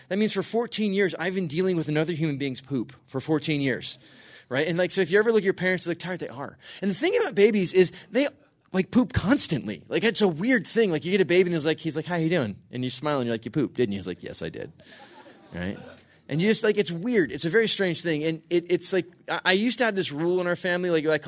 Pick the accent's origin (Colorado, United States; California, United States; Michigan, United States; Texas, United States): California, United States; So, and so I am from California, and it is kind of funny. When you're from California, people are like, do you know any famous people?